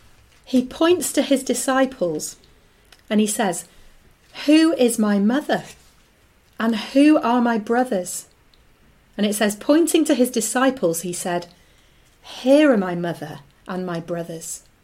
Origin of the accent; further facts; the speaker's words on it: United Kingdom; As British citizens, we got invited to the Queen's Garden Party held at the British Embassy.